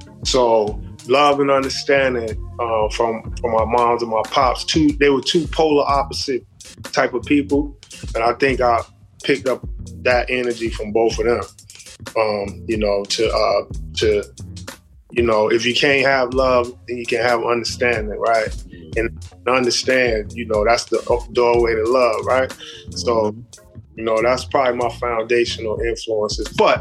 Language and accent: English; Florida, United States; now in New York, United States; But I actually grew up in Florida, in the South. I didn't move to New York until